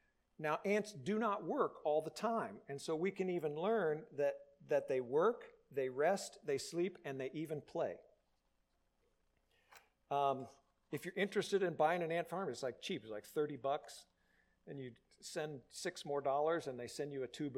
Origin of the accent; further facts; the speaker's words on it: Indiana, United States; I grew up on Lake Freeman, and my grandfather had a cottage pretty close to where my mom and dad's house was.